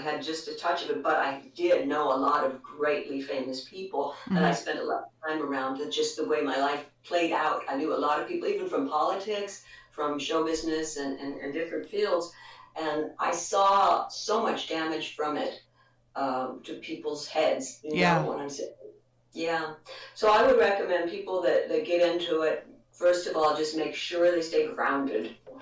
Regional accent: Midwest, United States; I was raised in the Midwest, as you know, and you are.

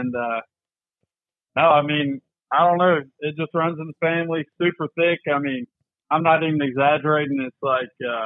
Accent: Kingston Springs, Tennessee, United States; now in Nashville, United States; So I'm originally from Kingston Springs, Tennessee.

